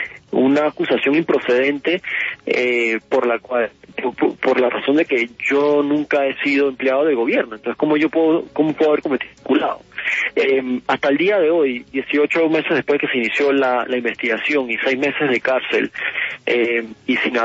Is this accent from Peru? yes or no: no; Jamaica; ¿Por qué me mandan a Panamá si yo soy jamaicano también?